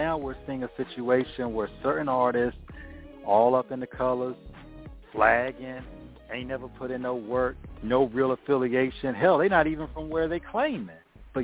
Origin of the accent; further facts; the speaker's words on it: Long Beach, California, United States; I'm from Long Beach.